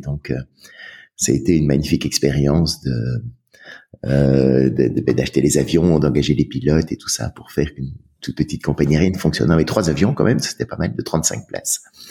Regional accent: Brussels, Brussels-Capital Region, Belgium; Alors, j'ai grandi en Belgique, à Bruxelles.

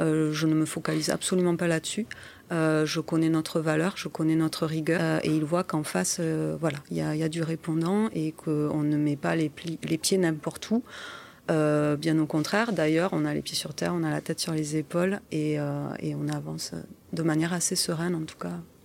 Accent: Toulouse, Occitanie, France; j'ai 41 ans, je suis toulousaine.

